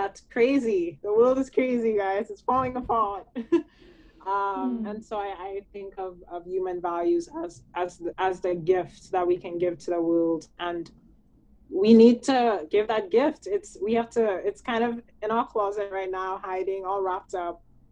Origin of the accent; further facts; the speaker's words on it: St. Lucia; I'm from St. Lucia